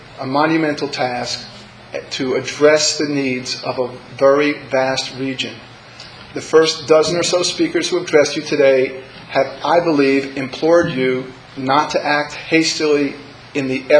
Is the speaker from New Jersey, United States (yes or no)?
yes; New Jersey, United States; I am a citizen of Mendham, New Jersey. I was born and raised in New Jersey.